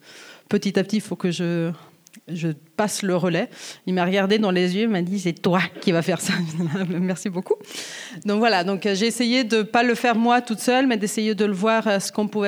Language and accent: French; Ticino, Switzerland; moved away; En fait, je suis suisse et je viens de la Suisse italophone.